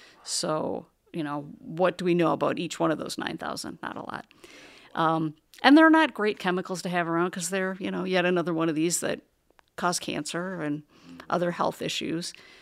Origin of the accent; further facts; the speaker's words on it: Wisconsin, United States; And I'm from Wisconsin, perhaps you're from Wisconsin